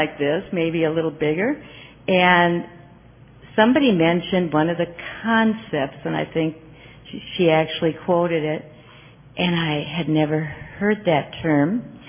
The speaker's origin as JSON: {"language": "English", "town": "Minneapolis", "region": "Minnesota", "country": "United States", "said": "I'm a very grateful member of the Worldwide Fellowship of Al-Anon and Alateen, and I'm from Minneapolis, Minnesota."}